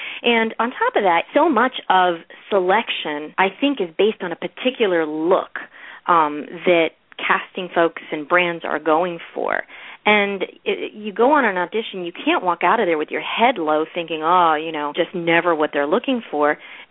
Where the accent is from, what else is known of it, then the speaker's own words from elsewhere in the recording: Miami, Florida, United States; moved away as an adult; I grew up in Miami, and I got my SAG card when I was 18 years old